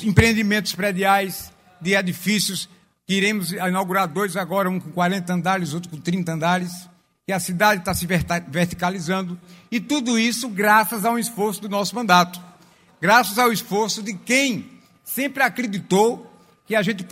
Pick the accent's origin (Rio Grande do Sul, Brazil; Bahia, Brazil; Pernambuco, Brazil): Pernambuco, Brazil; Santa Cruz do Capibaribe; eu sempre tive o desejo e o anseio de que minha terra ela fosse uma cidade que estivesse sendo preparada para o futuro. E eu vislumbrava naquela época que nós só podíamos vislumbrar um futuro de Santa Cruz de Capibaribe